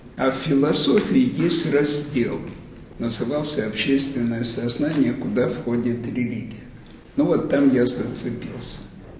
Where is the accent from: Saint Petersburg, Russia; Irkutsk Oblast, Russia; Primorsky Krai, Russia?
Saint Petersburg, Russia; Родился в Ленинграде. Место рождения — Петропавловский район. А вообще родился в Петропавловской крепости.